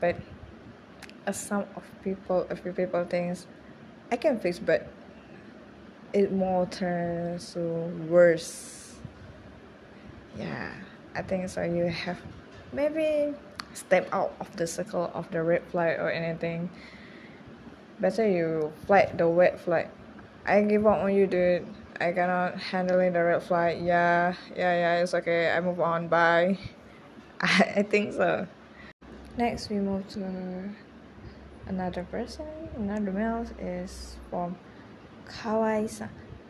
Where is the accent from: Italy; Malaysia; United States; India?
Malaysia; Yeah, I'm Asian, dude. I'm from Malaysia. Yeah. I don't think you probably hear my country names. It's Malaysia.